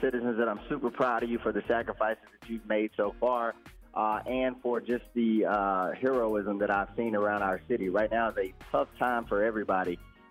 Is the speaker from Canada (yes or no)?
no; Cedar Grove, United States; growing up in Cedar Grove and living on that poverty line, I obviously have some personal experience